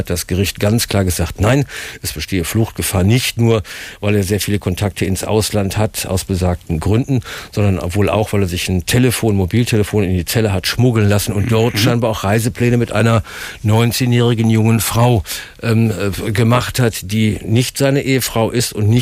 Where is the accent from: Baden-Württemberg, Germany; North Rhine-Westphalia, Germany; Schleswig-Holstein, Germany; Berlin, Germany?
North Rhine-Westphalia, Germany; im rheinischen Dialekt oder Akzent auch, das ihn natürlich für mich als Rheinländer sehr sympathisch machte